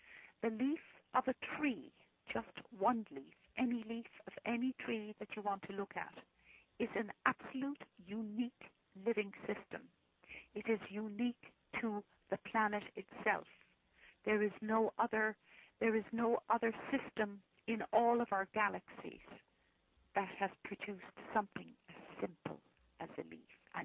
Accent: Ireland; first language Irish; English is a second language; And, of course, I'm from Ireland, and my first language is an Gaelic. So an Gaeling Galuafachtagam, I am saying to you that I have a fluency in Gaelic.

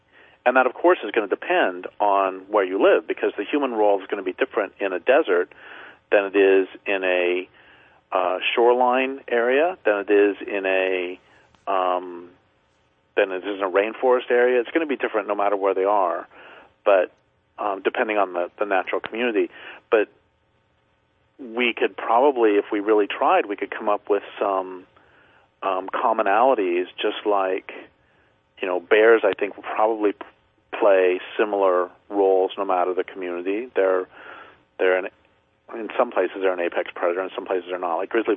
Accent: Colorado, United States; moved away; and I grew up in Colorado, and I guess I didn't realize how very much I loved trees until I left the Great Plains State.

